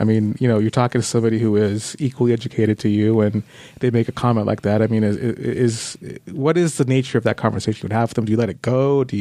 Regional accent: California, United States; I mean, I'm born and raised in California, and I'm being accused of being not native.

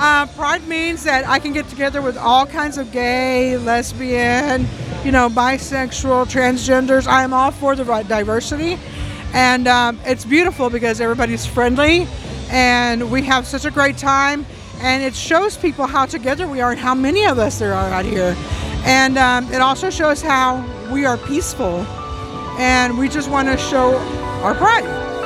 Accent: Texas, United States; I come from Texas, and this is like really awesome.

